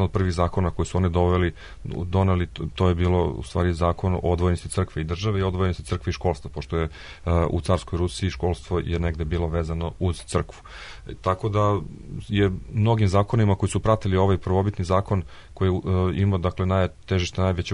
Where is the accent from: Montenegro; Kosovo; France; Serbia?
Montenegro; sa nekim današnjim dešavanjima u Ukrajini i kod nas u Crnoj Gori